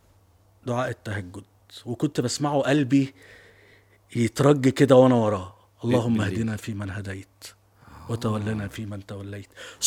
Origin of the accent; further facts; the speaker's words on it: Tanta, Gharbia, Egypt; مسجد عندنا في طنطا قدام البيت.